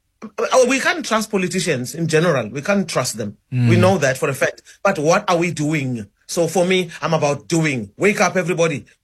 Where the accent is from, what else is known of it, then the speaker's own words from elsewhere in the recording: South Africa; I'm South African.